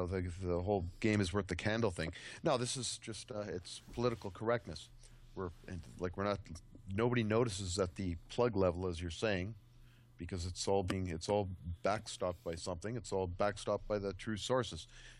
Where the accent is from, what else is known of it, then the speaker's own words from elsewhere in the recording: Ontario, Canada; People in downtown, you know, I'm from Ontario.